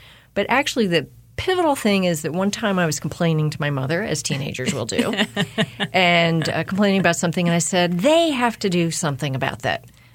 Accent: Pennsylvania, United States; So I grew up outside of Philadelphia.

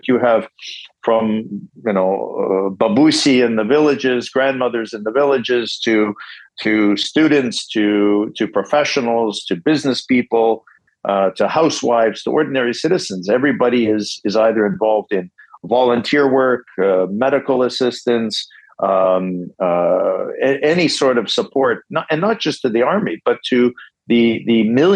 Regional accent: Canada; I grew up in Canada in a Ukrainian family

